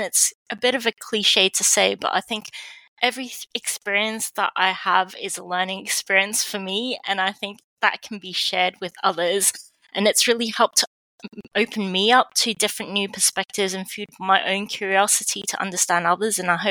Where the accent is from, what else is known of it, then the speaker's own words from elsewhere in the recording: Hong Kong; born there; also born or lived in Australia / England; I was born in Hong Kong and I spent my life in multiple different countries in Hong Kong, in Australia, in England. I've also got family in Canada, USA and Scotland. So very much an international family.